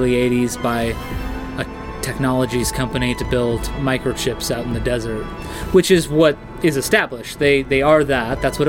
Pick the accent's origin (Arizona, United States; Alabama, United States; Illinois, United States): Arizona, United States; Coolidge; So I grew up in Coolidge, which is a neighboring town, and it's close enough, you know.